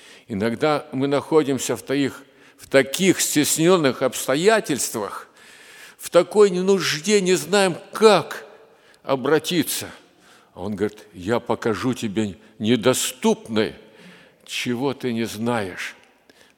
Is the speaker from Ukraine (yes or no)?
yes; Zaporizhzhia, Zaporizhzhia Oblast, Ukraine; born there; И вот я родился в Запорожье до войны.